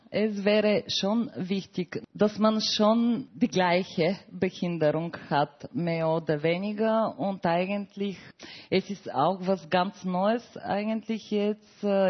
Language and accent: German; Bulgaria; moved away as an adult; now in Vienna, Austria; Ich bin Bulgarin. Ich lebe jetzt schon 17 Jahre in Wien. Vorher in Bulgarien habe ich mein Studium abgeschlossen